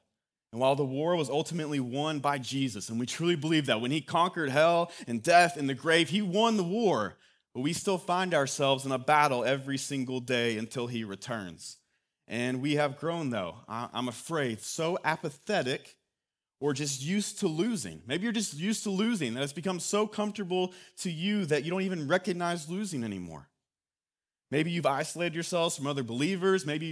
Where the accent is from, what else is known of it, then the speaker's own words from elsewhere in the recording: Knoxville, Tennessee, United States; So growing up in West Knoxville, one of my favorite places to go was a place that's no longer there.